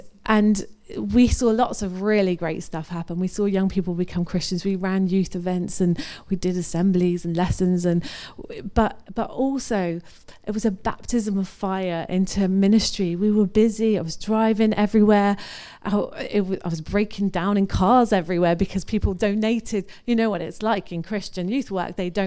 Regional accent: Corby, East Midlands, United Kingdom; because now I'm back in Corby, I'm from Corby, and I've gone back there

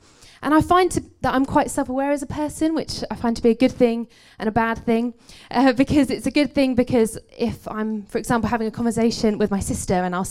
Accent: Hoddesdon, East of England, United Kingdom; and I'm from Hoddesdon in Hertfordshire

